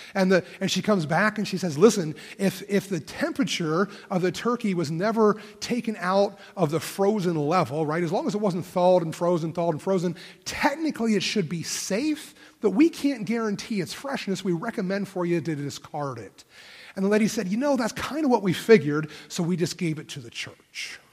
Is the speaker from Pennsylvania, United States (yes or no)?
yes; Harrisburg, Pennsylvania, United States; I remember our church back when that I grew up in Harrisburg, we were remodeling a office